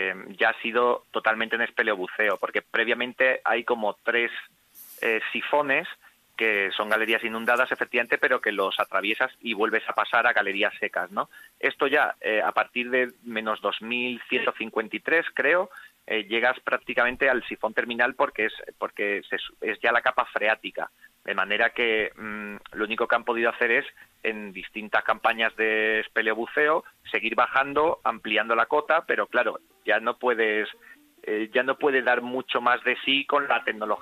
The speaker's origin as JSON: {"language": "Spanish", "town": "Seville", "region": "Andalusia", "country": "Spain", "said": "siendo incluso sevillano como yo"}